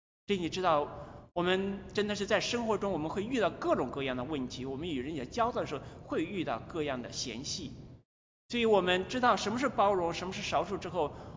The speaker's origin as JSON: {"language": "Chinese", "region": "Hunan", "country": "China", "tie": "born or raised there", "said": "我老家是湖南一个很偏远的农村，我父母是成分不好的那一类。那时候成分不好，就是说我的爷爷或者是外公属于地主或财主之类。"}